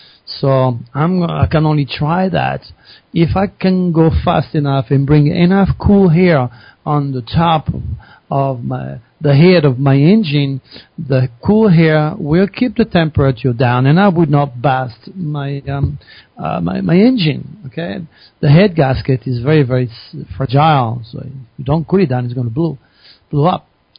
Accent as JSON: {"language": "English", "country": "France", "second_language": "English", "lives_now": "United States", "said": "And then he goes, where are you from? Because you recognize my accent. And I said, well, I'm from France."}